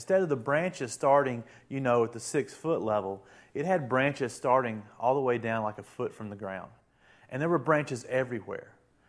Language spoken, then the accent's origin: English; Alabama, United States; I am from Alabama, so I may say some words that you don't understand.